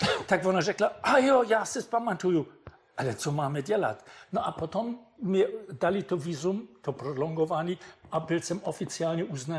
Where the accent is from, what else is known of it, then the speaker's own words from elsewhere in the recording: Germany; Czech is a second language; Že jsem jel do komunistické země, jako západní Němec, a že bych mohl být komunista.